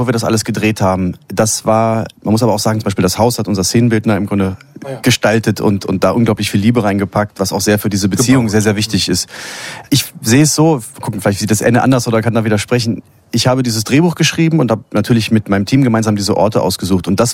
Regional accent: Cologne, North Rhine-Westphalia, Germany; Also ich komme aus Köln, ich bin da aufgewachsen

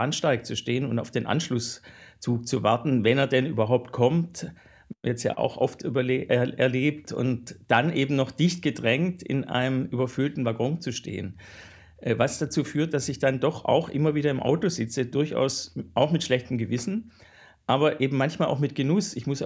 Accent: Stuttgart, Baden-Württemberg, Germany; now in Berlin, Germany; Ja, also ich komme ja aus Stuttgart, Autobauerstadt. Da ist es vielleicht nochmal ganz besonders. Ich lebe jetzt in Berlin

